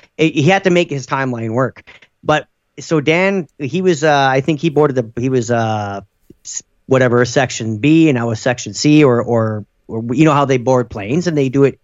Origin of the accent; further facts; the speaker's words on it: Canada; No, I'm Canadian.